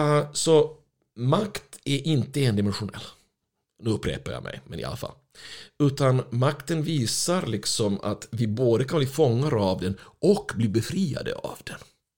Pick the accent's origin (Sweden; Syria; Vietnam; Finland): Finland; Jag är ju finländare ursprungligen.